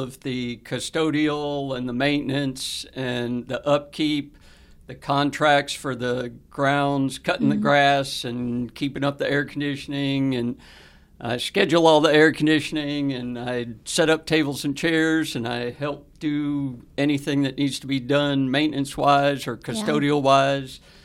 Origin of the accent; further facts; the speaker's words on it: Sarasota, Florida, United States; I had a sister that was 2 years older than me, and so we grew up down there in Sarasota. We were a quote-unquote Christian family